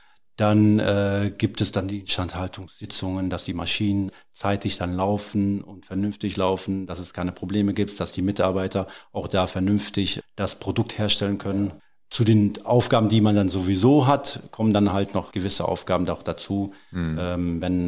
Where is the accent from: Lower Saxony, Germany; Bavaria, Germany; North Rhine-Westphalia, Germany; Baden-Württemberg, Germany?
North Rhine-Westphalia, Germany; Plettenberg; Ja, seit genau 43 Jahren. Ich bin hier noch im Plettenberger Krankenhaus geboren.